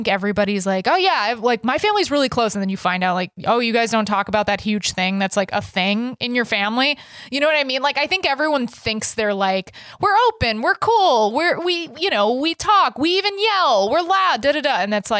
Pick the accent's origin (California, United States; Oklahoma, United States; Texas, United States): Texas, United States; When I was growing up, because I grew up in Texas, my dad's from Texas, my mom's from New Jersey